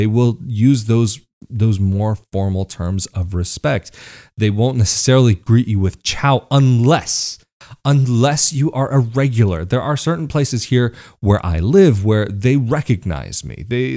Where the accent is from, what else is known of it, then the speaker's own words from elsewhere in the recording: United States; And especially like growing up in the States, again, we grow up with this idea of your personal bubble.